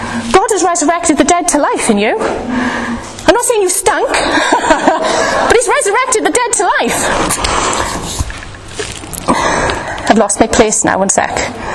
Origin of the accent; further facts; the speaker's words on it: Wales, United Kingdom; accent: Welsh; My daughter tells me off when I'm too Welsh.